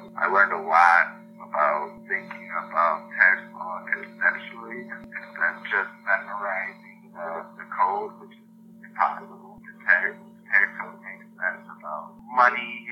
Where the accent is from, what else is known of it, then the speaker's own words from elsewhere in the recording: Milwaukee, Wisconsin, United States; I already have relationships with from going to law school in Milwaukee and growing up in Milwaukee.